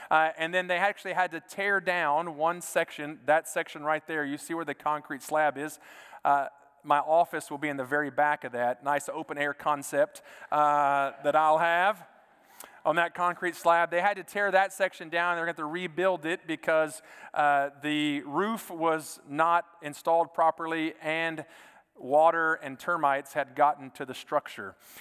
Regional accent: Texas, United States; because I am a Texan.

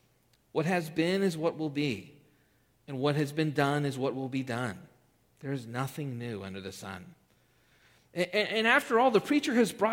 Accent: Texas, United States; I didn't grow up in a cattle ranch, although I grew up in Texas, and I was raised to believe Texas created cows.

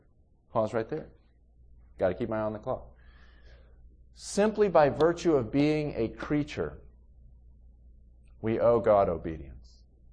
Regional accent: Texas, United States; Okay, now I'm from Texas. I'd never been to Long Island, New York

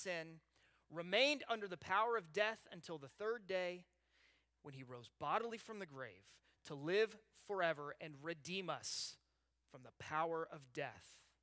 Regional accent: Bentonville, Arkansas, United States; So I'm from Bentonville. We have the headquarters of a little mom and pop shop, so that everybody works for.

